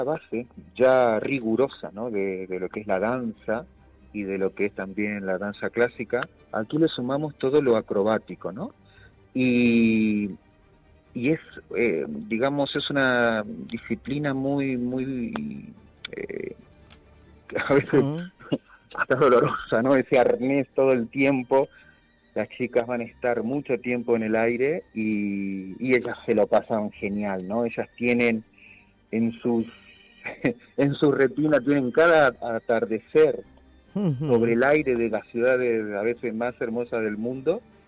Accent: Alicante, Valencian Community, Spain; somos de Alicante, pero veraneamos en Madrid.

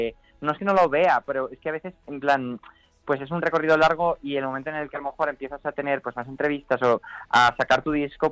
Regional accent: Zafra, Extremadura, Spain; also born or lived in Málaga; soy malagueño y en mi pasaporte y en todos lados pone que soy de Málaga, pero realmente yo nunca viví en Málaga. Yo me crecí en un pueblo de Extremadura que se llama Zafra.

